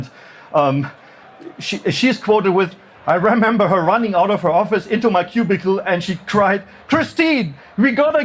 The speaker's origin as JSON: {"language": "English", "country": "Germany", "said": "I said, well, I'm from Germany."}